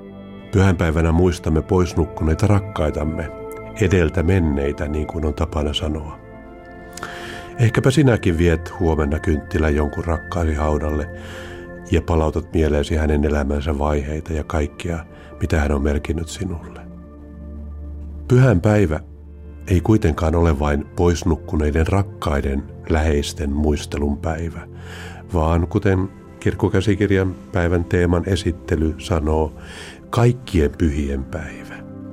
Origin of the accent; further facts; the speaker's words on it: Karunki, Lapland, Finland; Oulun hiippakunnan piispa. Palaan muistoissani lapsuuteni kotiseurakunnan Torniojokilaaksossa sijaitsevan Karungin kirkkomaalle.